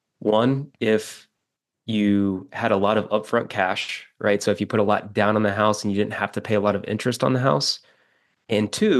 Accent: Ohio, United States; I came from Ohio, but not Cleveland.

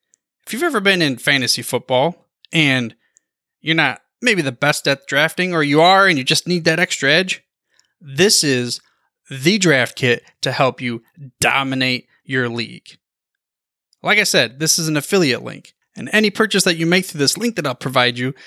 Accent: Midwest, United States; I grew up in the Midwest, like you said, and not as much of a culture.

